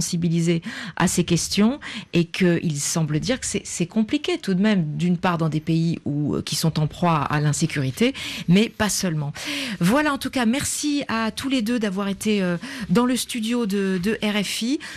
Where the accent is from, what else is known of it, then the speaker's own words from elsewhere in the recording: north, Mali; Moi, je suis originaire du nord du Mali.